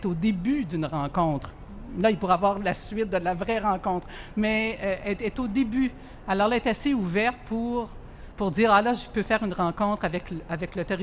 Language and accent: French; Quebec, Canada; je suis une Québécoise assez peut-être typique